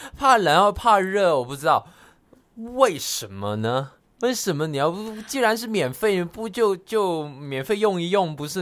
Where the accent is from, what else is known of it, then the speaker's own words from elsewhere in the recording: Hong Kong; now in Taiwan; 我们香港人的眼中。一开始是觉得哇好赞哦